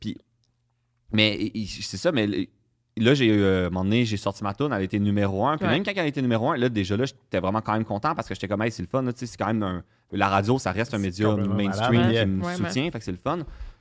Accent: Saint-Jérôme, Quebec, Canada; mais en plus, je viens de Saint-Jérôme, là, je devrais en avoir.

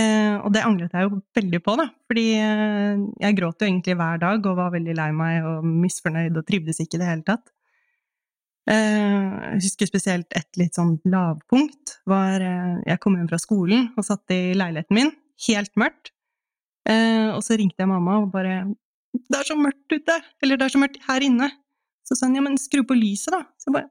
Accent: Asker, Akershus, Norway; moved away as an adult; also born or lived in Canada; I Kanada, og så når jeg var 6 år så flyttet vi tilbake til Norge. Vokste opp på Nesbru I Asker.

